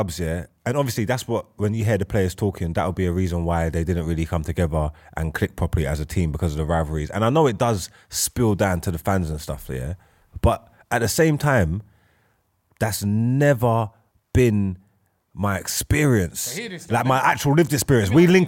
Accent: Jamaica; Unless it's track and field, then obviously I'm Jamaican.

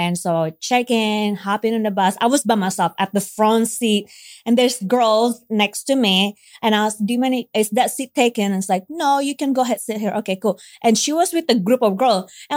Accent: Balikpapan, East Kalimantan, Indonesia; English is a second language; I grew up in Indonesia, a little town called Balikpapan by Borneo, in that mm-hmm. like border, I guess you can call that. So it is Indonesia.

